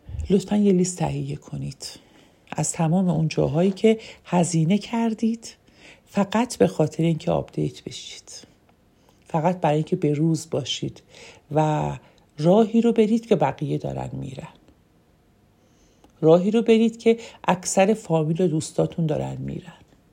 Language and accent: Persian; Isfahan, Iran; یه سفر میتونه برای ما که اصفهانیم 4 دکان باشه